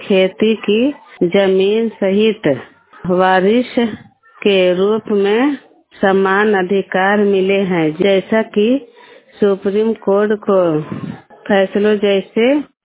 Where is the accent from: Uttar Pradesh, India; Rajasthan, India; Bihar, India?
Bihar, India; Chiraiya; मैं चिरैया की रहने वाली हूँ।